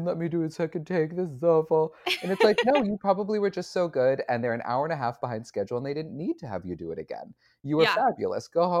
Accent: Syracuse, New York, United States; And luckily I grew up in Syracuse, New York, which has a lot of regional and local theater.

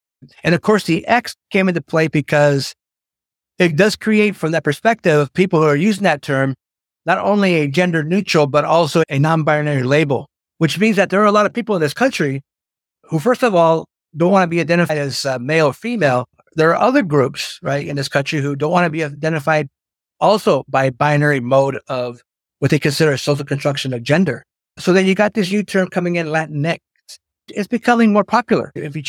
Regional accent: Quincy, United States; moved away; because we come from this small place, places like Quincy, and there's a lot of places like Quincy throughout the country

